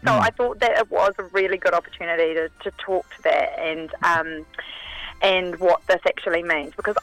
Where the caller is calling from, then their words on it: West Auckland, Auckland, New Zealand; I am in the beautiful and slightly wet West Auckland.